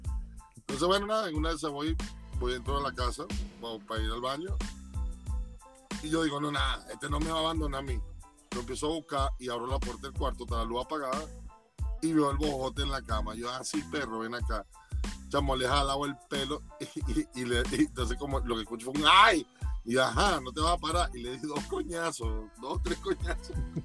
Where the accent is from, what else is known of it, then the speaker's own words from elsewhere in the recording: Venezuela; Cuando no estás borracho, no se pone bien pertinente como buen venezolano.